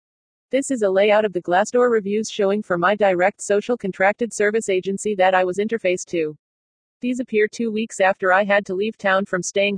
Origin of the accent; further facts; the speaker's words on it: San Bernardino, California, United States; I was born and raised here in San Bernardino, CA on September 1, 1965.